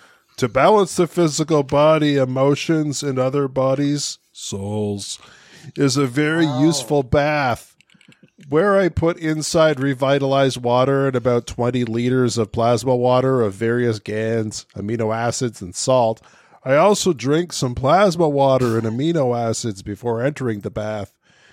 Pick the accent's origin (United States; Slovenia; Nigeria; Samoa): Slovenia; English is a second language; from Slovenia.